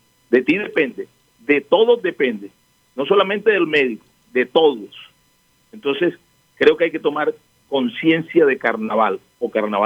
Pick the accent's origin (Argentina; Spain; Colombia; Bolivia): Colombia; Barranquilla, Atlántico; Yo entiendo a mi pueblo, yo soy barranquillero, me gusta el carnaval